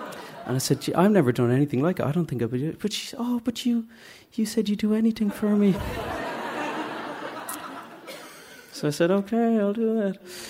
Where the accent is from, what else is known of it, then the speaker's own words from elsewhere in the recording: Drumcondra, Leinster, Ireland; So, I'm from Drumcondra.